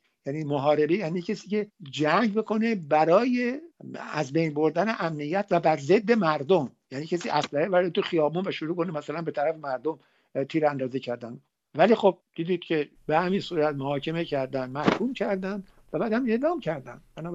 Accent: Iran; moved away; یعنی ما بعد از اینکه از ایران اومدیم به خارج از ایران

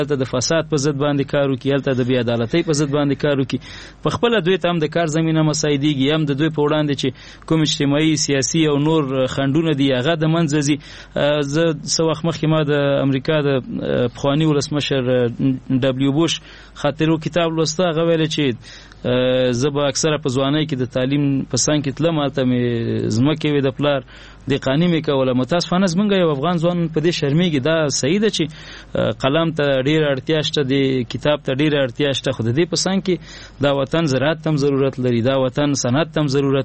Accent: Afghanistan; موږ په افغانستان کې اوسېږو، موږ افغانان یو.

